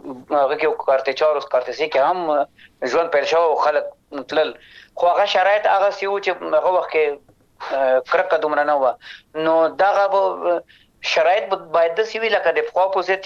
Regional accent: Afghanistan; زه افغان یم د افغانستان یم

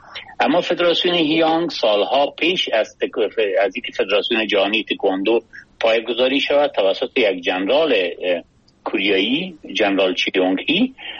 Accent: Kabul, Afghanistan; born there; ما دقیقاً 56 سال پیش در یک خانواده فرهنگی در کابل زاده شدیم

